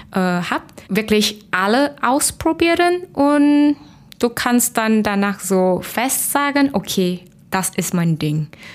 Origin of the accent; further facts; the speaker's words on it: Malaysia; also born or lived in Singapore; Ich komme aus Malaysia und ist dort aufgewachsen.